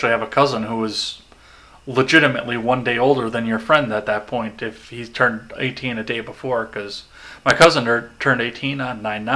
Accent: Wisconsin, United States; I'm from West Central Wisconsin in a very small town.

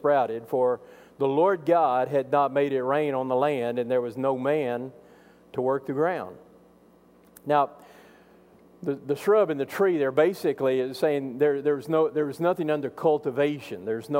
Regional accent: Texas, United States; Now, I grew up out in West Texas where there weren't too many trees.

